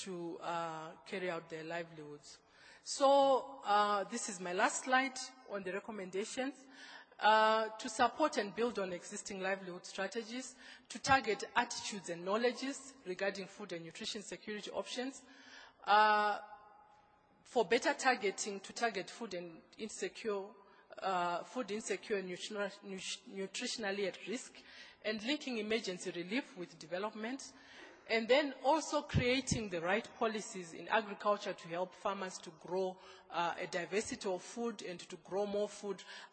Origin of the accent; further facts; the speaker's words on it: Zimbabwe; It's unfortunate I come from Zimbabwe